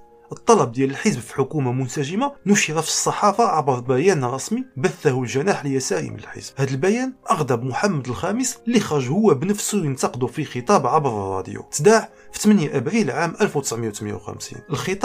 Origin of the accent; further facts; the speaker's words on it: Tangier, Tanger-Tetouan-Al Hoceima, Morocco; بحال اللي كنقولوا عندنا في طنجة كيهد عليه